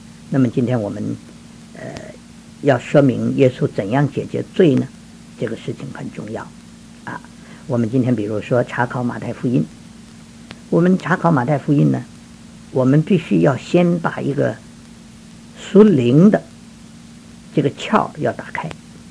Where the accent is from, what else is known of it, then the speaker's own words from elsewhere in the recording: China; 我们中国人说这个神呢有好生之德，天心之为人呢，神是救人的。